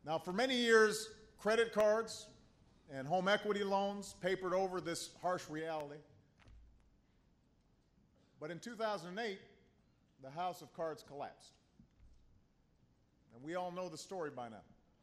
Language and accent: English; Kansas, United States; Actually, I like to say that I got my name from my father, but I got my accent and my values from my mother. She was born in Wichita. Her mother grew up in Augusta. Her father was from El Dorado. So my Kansas roots run deep.